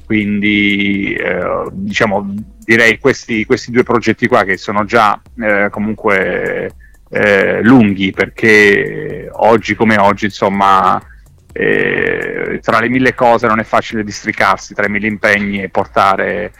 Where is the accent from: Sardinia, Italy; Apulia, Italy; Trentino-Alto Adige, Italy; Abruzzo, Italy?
Apulia, Italy; poi io vivo in Puglia, quindi farò anche delle cose nella mia terra.